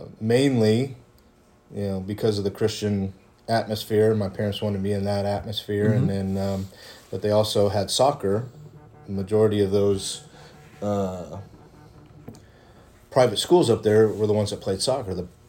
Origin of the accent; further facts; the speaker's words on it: Indiana, United States; I'm from Indiana, so growing up in Indiana, you're going to play a little bit of basketball.